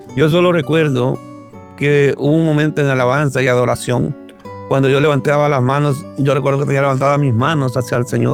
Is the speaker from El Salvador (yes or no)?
yes; El Salvador; now in Maryland, United States; Soy de El Salvador. Actualmente vivo en Estados Unidos, en el estado de Maryland. Tengo 43 años de edad